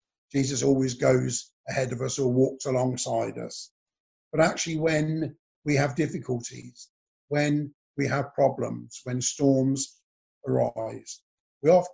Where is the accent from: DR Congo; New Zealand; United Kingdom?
United Kingdom; But being good British people, we hide them.